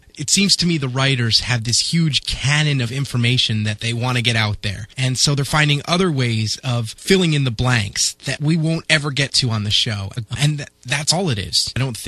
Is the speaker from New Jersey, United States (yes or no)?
yes; New Jersey, United States; I'm from New Jersey